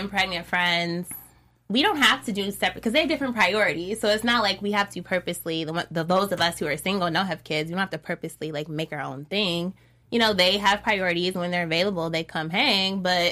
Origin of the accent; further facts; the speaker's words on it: Midwest, United States; I know what you're talking about. And I'm from the Midwest.